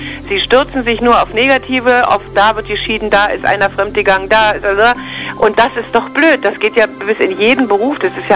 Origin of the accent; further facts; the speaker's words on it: East Germany, Germany; Ich bin Ossi und bleibe Ossi, das ist gar nicht mein Ding